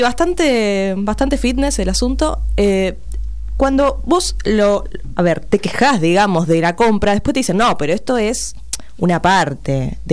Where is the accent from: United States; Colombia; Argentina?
Argentina; Como argentino, la verdad me siento un poco decepcionada.